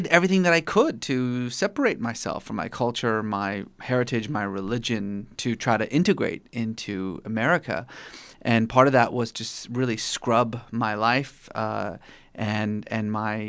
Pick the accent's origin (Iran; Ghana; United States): Iran; Well, I grew up in Iran to what I like to sometimes refer to as a mixed family of lukewarm Muslims and exuberant atheists.